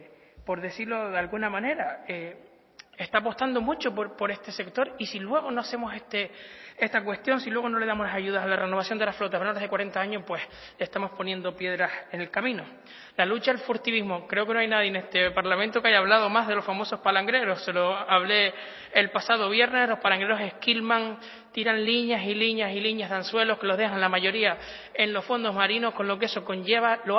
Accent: Tinajo, Canary Islands, Spain; una reivindicación de los pescadores de mi pueblo, el municipio de Tinajo, en La Santa

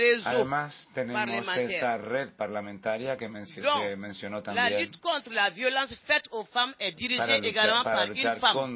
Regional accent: Mali; Spanish is a second language; Soy de Mali.

